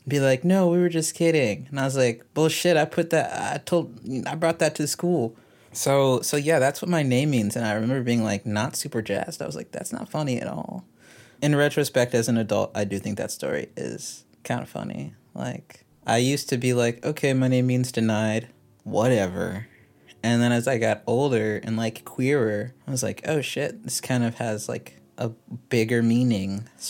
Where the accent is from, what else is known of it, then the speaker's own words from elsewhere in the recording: Texas, United States; I'm from Texas, but I don't really feel super Texan, but I also kind of do. Like, sometimes I get a bit of, like, an accent